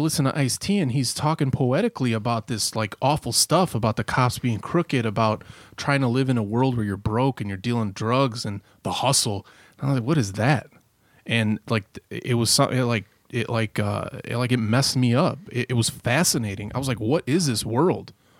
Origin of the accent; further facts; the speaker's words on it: Maryville, United States; You know, I grew up in Maryville.